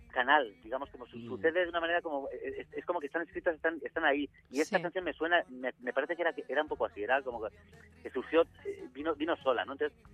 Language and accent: Spanish; Madrid, Community of Madrid, Spain; yo soy madrileño, nacido aquí